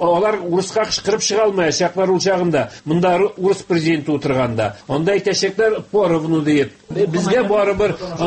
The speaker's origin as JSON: {"language": "Tatar", "region": "Bashkortostan", "country": "Russia", "said": "Без Татарстан кешеләре түгел. Без Уфа республикасы, Уфа җире кешеләре."}